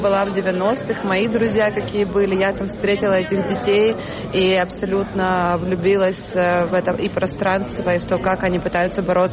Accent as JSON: {"language": "Russian", "town": "Zaporizhzhia", "region": "Zaporizhzhia Oblast", "country": "Ukraine", "tie": "born or raised there", "said": "я выросла в Запорожье в 90-х, это был ужасно депрессивный город, металлургия, заводы, все работали на заводах, там все бедные, ни у кого ничего нету"}